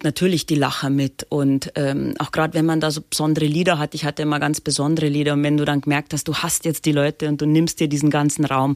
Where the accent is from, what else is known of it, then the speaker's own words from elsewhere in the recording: Dorfen, Bavaria, Germany; also born or lived in Landshut; Ich sage immer, ich bin geboren in Niederbayern, aber nach einer Woche haben sie mich wieder zurück über die Grenze gebracht nach Oberbayern.